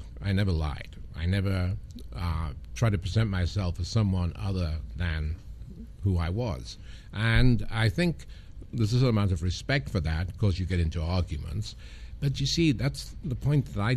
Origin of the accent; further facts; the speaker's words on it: United Kingdom; And I suppose being British also helped, because when they could understand me talking, they thought I was very funny.